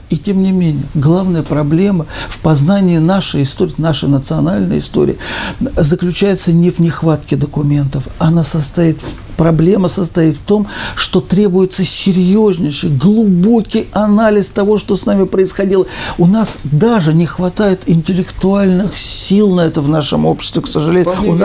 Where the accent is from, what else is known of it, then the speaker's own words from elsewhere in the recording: Moscow, Russia; что я очень лично переживаю, как коренной москвич.